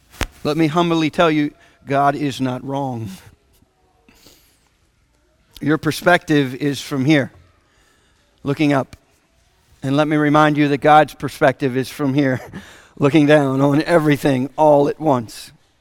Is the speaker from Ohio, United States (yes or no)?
no; Florida, United States; Now, I grew up in Florida, And in Florida, it is very lush, and there is palmettos and potato vines and big spiders